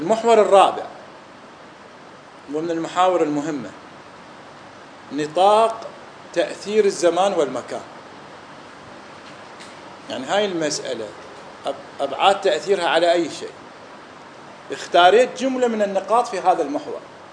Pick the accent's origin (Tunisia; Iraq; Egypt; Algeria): Iraq; احنا عندنا في العراق